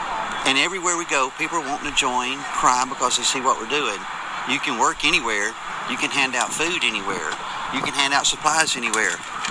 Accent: Fairhope, Alabama, United States; I said, I'm from Fairhope.

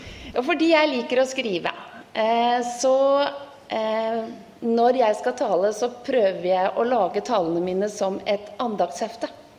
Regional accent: Askim, Østfold, Norway; now in Kragerø, Norway; Jeg kommer fra Kragerø. Vil si jeg bor i Kragerø, kommer opprinnelig fra Askim.

